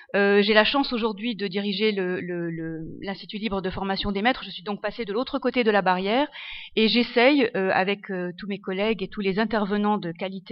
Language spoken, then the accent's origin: French; Lebanon; now in France; parce que je suis libanaise d'origine, et donc j'ai enseigné pendant 11 ans au Liban, et puis ensuite pendant 17 ans en France